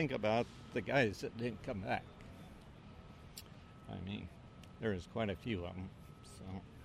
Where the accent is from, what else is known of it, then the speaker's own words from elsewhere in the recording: Grinnell, Iowa, United States; I'm from Grinnell, Iowa.